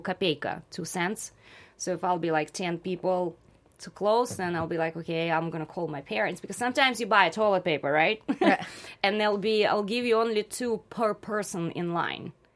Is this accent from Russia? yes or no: yes; Moscow, Russia; English is a second language; Because I grew up in Moscow. It's a huge, huge city. About 20 million people live there.